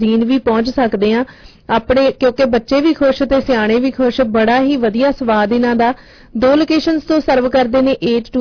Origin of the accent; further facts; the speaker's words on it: Punjab, India; ਮੈਂ ਵੀ ਦੁਆਬੇ ਤੋਂ ਹਾਂ